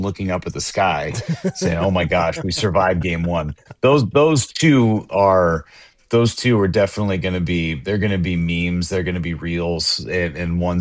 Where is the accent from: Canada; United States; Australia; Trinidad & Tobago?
United States; West Sacramento, California; person that's probably upset that we're not playing in West Sacramento right now because that's my hometown.